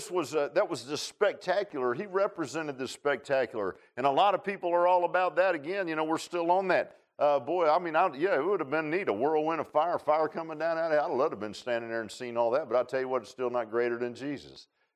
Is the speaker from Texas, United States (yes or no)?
no; Virginia Beach, Virginia, United States; And I grew up in Virginia Beach, and we never had no snow at Christmas